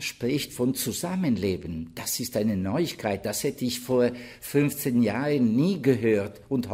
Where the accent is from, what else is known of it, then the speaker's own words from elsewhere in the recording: Italy; German is a second language; als Italiener bin ich sehr zufrieden.